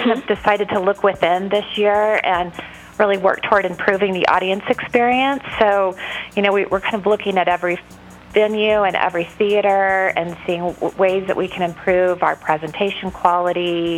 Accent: Salt Lake City, Utah, United States; I grew up in Salt Lake, and my sister and I used to go to the festival all the time

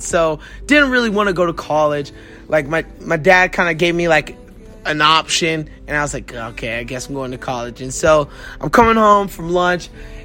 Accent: Landstuhl, Rhineland-Palatinate, Germany; so I was born and raised in Landstuhl, Germany.

